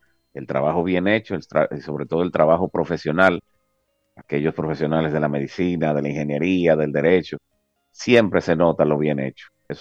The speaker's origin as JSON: {"language": "Spanish", "country": "Dominican Republic", "said": "pues entonces como dominicanos eso haría y aceleraría aquello de que estamos mal administrados"}